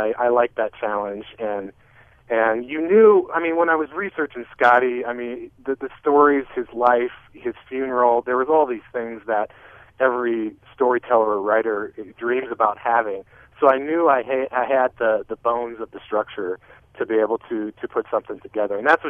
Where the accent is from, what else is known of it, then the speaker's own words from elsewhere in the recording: South Dakota, United States; now in Denver, United States; growing up in South Dakota, you know, I was born and raised there on a ranch, grew up in a small town, went to college there. And I moved to Denver and worked.